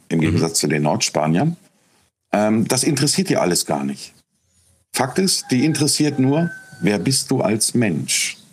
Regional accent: Germany; Es ist eine ganz andere Mentalität, die wir als Deutsche vielleicht gar nicht im ersten Moment so verstehen.

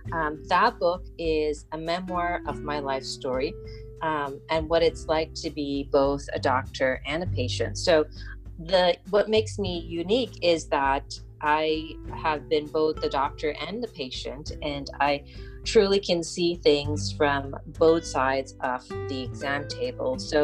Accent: U.S. Virgin Islands; also born or lived in Guyana; So I was born in Guyana in South America and grew up in the United States Virgin Islands.

